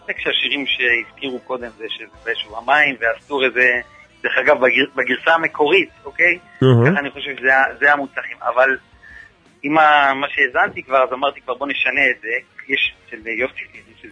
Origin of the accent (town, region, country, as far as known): Ashdod, Southern District, Israel